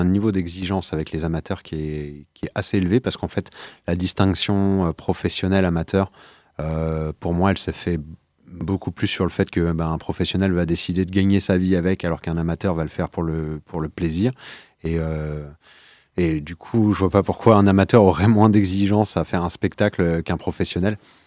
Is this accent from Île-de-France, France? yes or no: yes; Paris, Île-de-France, France; parce que oui, je suis désolé, je suis parisien au départ.